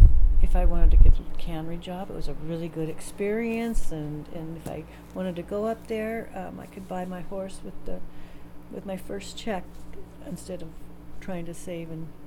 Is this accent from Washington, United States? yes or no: yes; Seattle, Washington, United States; born there; I was born in Seattle, Washington.